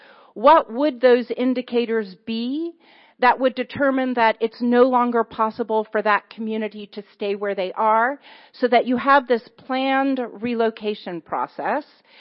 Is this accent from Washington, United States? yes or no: no; New York, United States; I'm originally from New York. I was there when Hurricane Sandy happened.